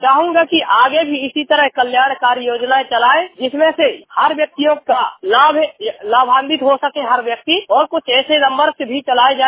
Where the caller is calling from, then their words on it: Mori, Madhya Pradesh, India; District Satna से ग्राम मोड़ी से।